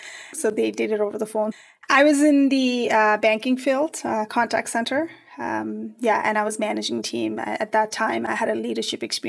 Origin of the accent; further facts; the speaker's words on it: Nepal; So I decided to go volunteer back home. I'm from Nepal.